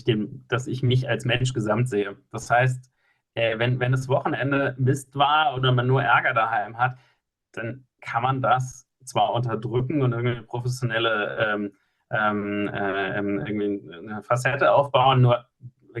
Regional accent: Mainz, Rhineland-Palatinate, Germany; born there; now in Munich, Germany; Und ich komme gebürtig aus Mainz, bin Familienvater, habe zwei süße Töchter, bin verheiratet und bin hier in München, wo meine Wahlheimat ist

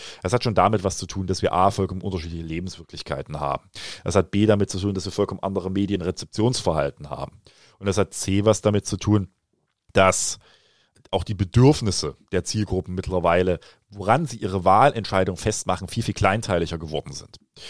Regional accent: East Germany, Germany; Und als Ostdeutscher beginnt man dann ja sehr schnell in diese Frage

